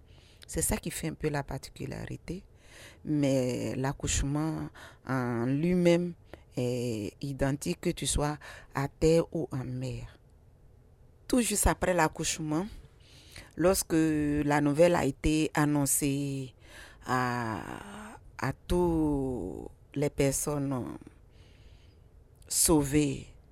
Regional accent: Côte d’Ivoire; je suis sage-femme, je viens de la Côte d'Ivoire.

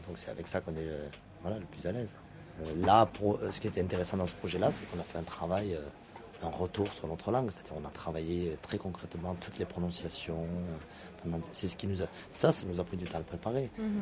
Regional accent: Toulouse, Occitanie, France; accent: Toulouse; même avec notre accent toulousain, qui d'ailleurs est bien là, même en kabyle et en arabe.

